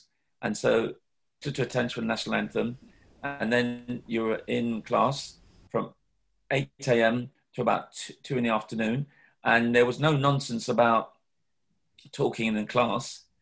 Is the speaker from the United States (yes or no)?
no; Jamaica; also born or lived in London, United Kingdom; when I was a youngster in Jamaica. I was born in London, but during primary school, my mother took my sister and myself back to Jamaica because she came over in the Windrush generation